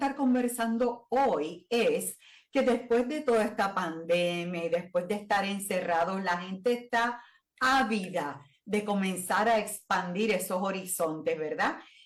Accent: Puerto Rico; Desde nuestro punto de vista, en este caso, como puertorriqueños.

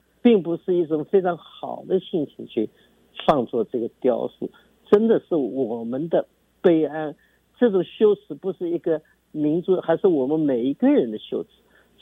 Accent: China; moved away; 作为中国人，我们不因为我们自己生出一个自由社会就忘了那个中国的苦难，毕竟我们是从那边过来的。

